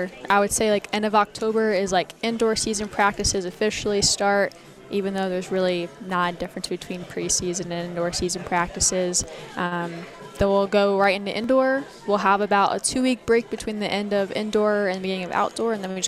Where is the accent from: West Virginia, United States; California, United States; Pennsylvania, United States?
West Virginia, United States; moved away as an adult; I'm actually from West Virginia, and I ran at a college there.